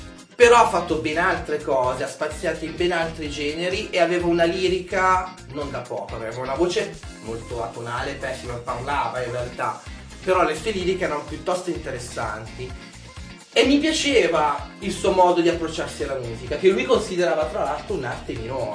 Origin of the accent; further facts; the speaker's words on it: Belgium; Allora, io sono nato in Belgio, in primis.